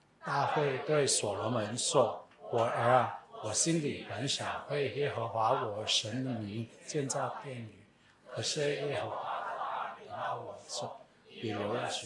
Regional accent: Sha Tin, Hong Kong; 因为我爸爸是美国人，我妈妈是菲律宾人的，但是我是在旁边的医院出生的，所以小学中学都是在沙田，都是读本地学校的。

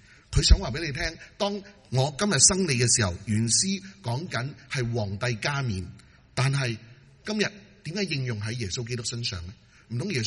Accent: China; 我哋系中国人咧，其实都应该明嘅。

